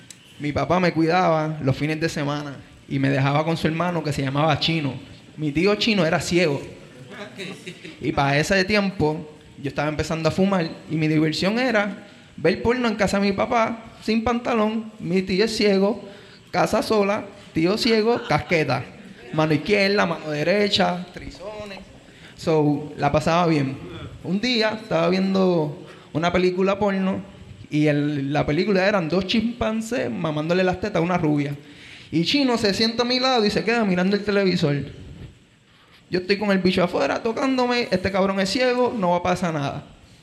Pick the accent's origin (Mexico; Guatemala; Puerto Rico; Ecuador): Puerto Rico; Carolina; Yo soy de Carolina, pero mi papá es de Vega Baja